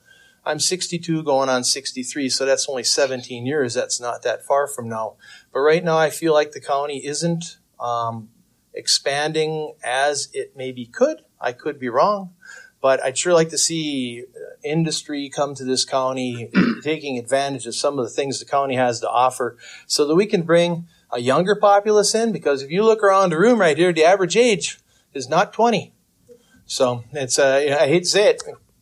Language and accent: English; Fall Lake, Minnesota, United States; also born or lived in Ely; I was born in Ely and raised, pretty much in the town of Fall Lake for my entire life.